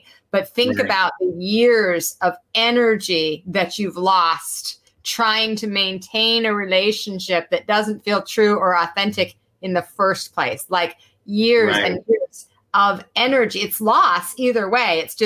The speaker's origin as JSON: {"language": "English", "town": "Salt Lake City", "region": "Utah", "country": "United States", "tie": "born or raised there", "said": "I was raised in Salt Lake City, Utah. Believe me, it mattered there."}